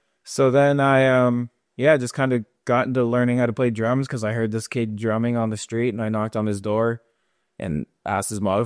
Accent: Saint John, New Brunswick, Canada; I'm actually from St. John, Brunswick.

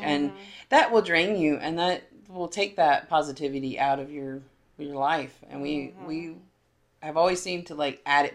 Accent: Mississippi, United States; So I had decided to go ahead and move down to back to my hometown

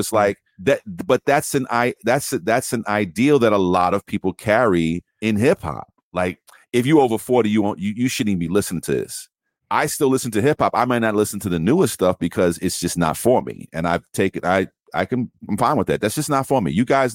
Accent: New York, United States; I remember because I was from New York, when you go from New York, which is the mecca of hip hop at the time, and you go down south

